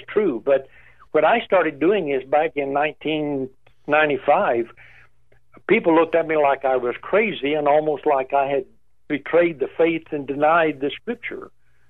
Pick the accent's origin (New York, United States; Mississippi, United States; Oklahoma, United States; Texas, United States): Oklahoma, United States; And I said, I'm from Oklahoma.